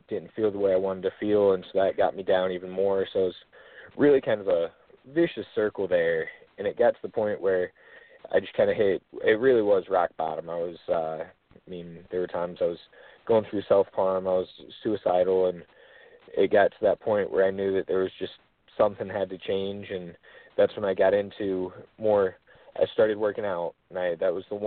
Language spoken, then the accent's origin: English; Peoria, Illinois, United States; from Peoria, Illinois, 22 years old.